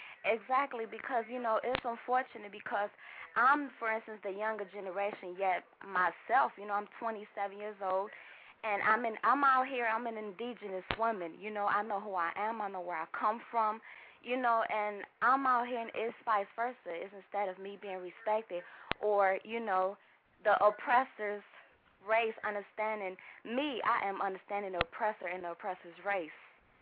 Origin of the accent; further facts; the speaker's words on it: Atlanta, Georgia, United States; I am from Atlanta, Georgia.